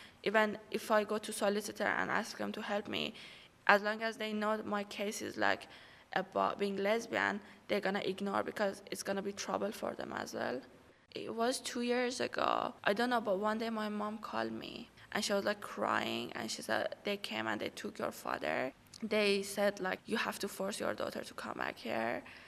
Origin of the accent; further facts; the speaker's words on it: Iran; I am from Iran. I'm a lesbian woman and I'm 21 years old.